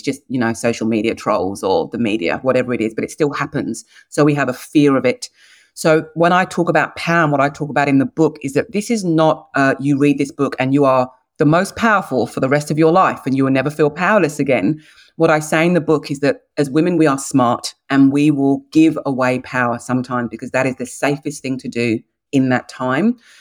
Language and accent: English; England, United Kingdom; now in Australia; So, you know, I've been in Australia now for 20 years. So I'm now an Australian and an English citizen.